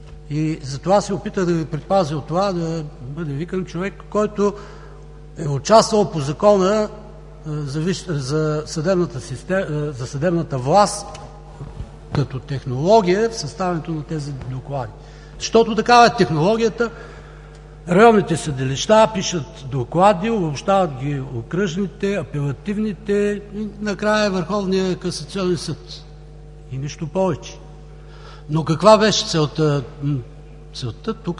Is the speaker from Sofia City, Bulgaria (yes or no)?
no; Plovdiv, Plovdiv Province, Bulgaria; в моя роден град Пловдив се намери един